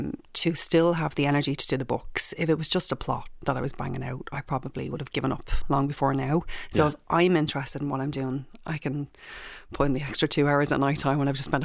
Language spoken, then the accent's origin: English; Belcamp, Leinster, Ireland; I grew up in Belcamp, so we just didn't have money.